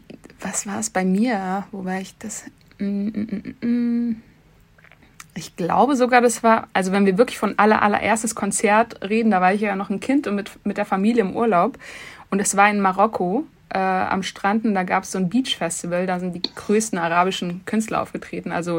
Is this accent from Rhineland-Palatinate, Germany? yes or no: no; Frankfurt, Hesse, Germany; meine Heimatstadt, Frankfurt. Ganz, ganz viel Liebe für diese Stadt, natürlich dort aufgewachsen, geboren.